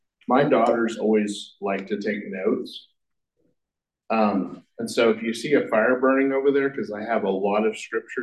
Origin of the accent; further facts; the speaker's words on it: Kansas, United States; Growing up in Kansas, there was a little town about 15 miles west of where I lived called Pawnee Rock.